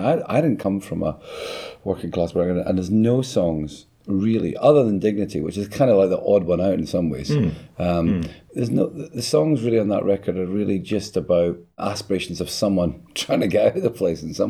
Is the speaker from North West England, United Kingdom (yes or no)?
no; Dundee, Scotland, United Kingdom; I grew up in Dundee, and there's no, you know, conception that there was a music industry.